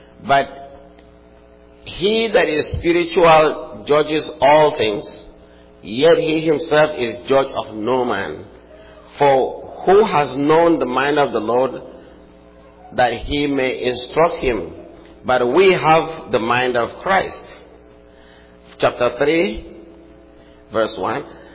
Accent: Nigeria; And then with my international passport, they know that I'm from Nigeria.

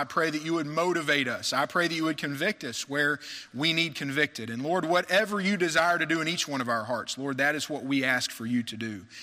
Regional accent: West Virginia, United States; My wife Amy graduated in 2004. We're both from West Virginia, but we didn't meet till we got here to Crown College.

